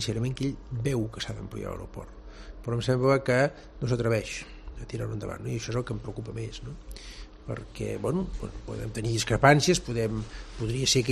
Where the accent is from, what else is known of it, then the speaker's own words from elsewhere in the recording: Catalonia, Spain; som tan catalans o més que ells